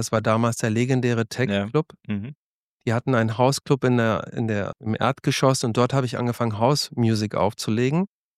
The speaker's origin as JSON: {"language": "German", "region": "Hesse", "country": "Germany", "tie": "born or raised there", "also_born_or_lived": "Berlin", "moved": "as an adult", "said": "Ich bin mit 20 Jahren nach Berlin gezogen, um zu studieren, damals aus Hessen. So mittendrin zwischen Frankfurt und Kassel habe ich gelebt, in der Nähe von Marburg an der Lahn."}